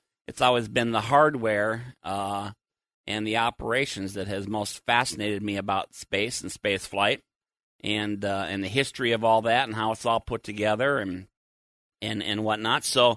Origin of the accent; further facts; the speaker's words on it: Minnesota, United States; Growing up in Minnesota, we learned the winter ones so well.